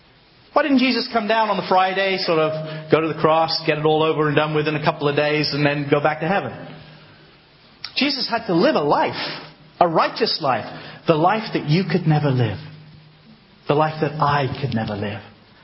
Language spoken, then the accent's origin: English; Exeter, South West England, United Kingdom; born there; accent: American; I know I sound American, but I was born in Exeter, okay?